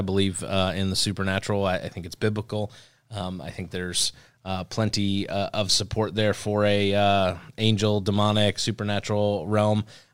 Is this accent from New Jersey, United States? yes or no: yes; New Jersey, United States; I remember growing up in New Jersey. One of the things is the Jersey Devil